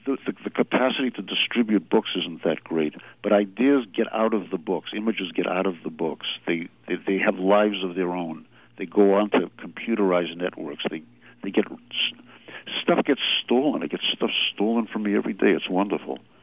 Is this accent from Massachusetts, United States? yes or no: yes; Boston, Massachusetts, United States; When I grew up in Boston, the most influential writer that I knew was Saroyan.